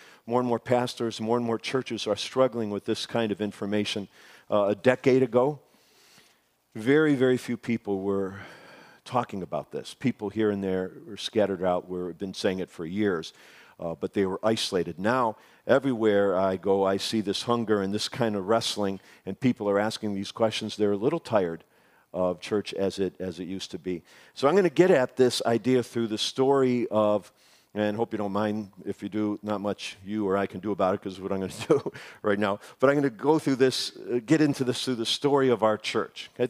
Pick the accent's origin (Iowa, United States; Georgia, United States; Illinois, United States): Illinois, United States; Chicago; We heard about this big church out in Chicago, my hometown, that was doing an amazing job of it.